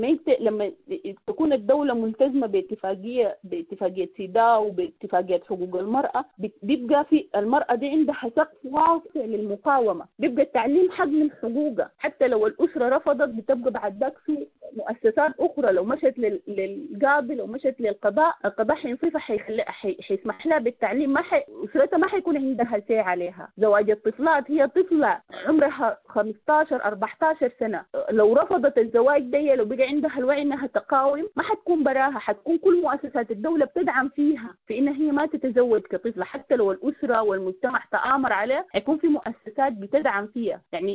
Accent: Sudan; now in Canada; كنت أنا طلعت من السودان قبل الثورة في سبتمبر 2018، طلعت من السودان وهاجرت، يعني الآن أنا موجودة في كندا، أخذت لجوء في كندا.

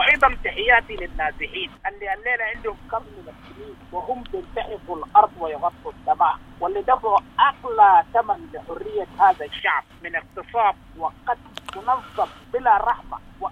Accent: Darfur, Sudan; انت كما تعرفني انا اتربيت في دارفور

